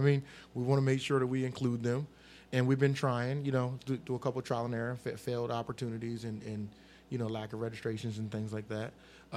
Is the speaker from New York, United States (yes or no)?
no; Rehoboth Beach, Delaware, United States; Listen, I grew up in Rehoboth, and I come up going down Dewey Beach when I was too young to go.